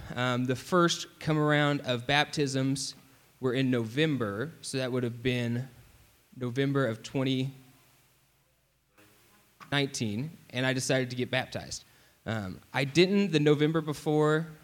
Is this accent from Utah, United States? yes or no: no; Terre Haute, Indiana, United States; I grew up in Terre Haute